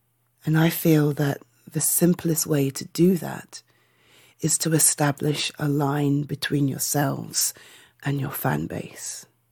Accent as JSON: {"language": "English", "country": "United Kingdom", "said": "I am British."}